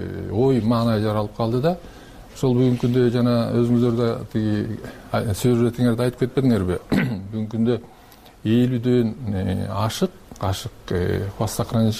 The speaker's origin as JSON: {"language": "Kyrgyz", "town": "Min-Kush", "region": "Naryn Region", "country": "Kyrgyzstan", "tie": "born there", "said": "мен да ошол өзүм миң куштук болом, миң куш жергесинде төрөлгөм."}